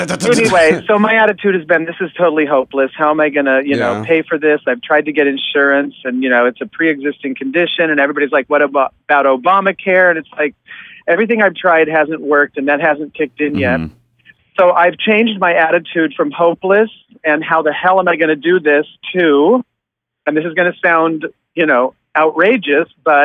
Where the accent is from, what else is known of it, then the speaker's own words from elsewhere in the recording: Scottsdale, Arizona, United States; Oh, yeah, I grew up in Scottsdale, Arizona, and it's a lot of Jews, and people would make jokes all the time.